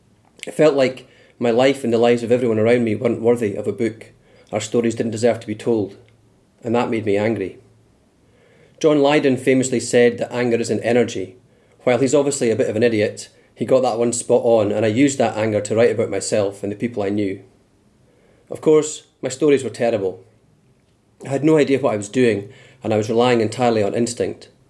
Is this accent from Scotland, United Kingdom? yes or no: yes; Arbroath, Scotland, United Kingdom; I grew up in Arbroath, a small town on the northeast coast of Scotland. It used to be a fishing town, but the fishing had long gone by the time I was sitting as a teenager in Smokey's Disco, drinking cheap lager.